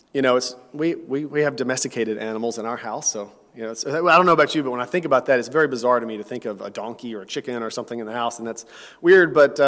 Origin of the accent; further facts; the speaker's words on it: Tennessee, United States; You know, we pride ourselves in Texas, and I come from Tennessee originally, Southern hospitality.